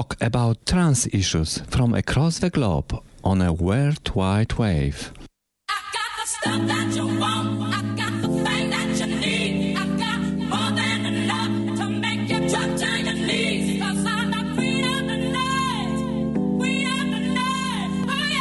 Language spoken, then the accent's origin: English; Poland; from Poland.